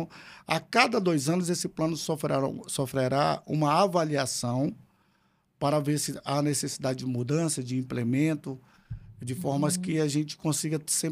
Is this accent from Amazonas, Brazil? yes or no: yes; Amazonas, Brazil; somos caboclos, sim. Somos indígenas, sim. Sou amazonense, sou daqui.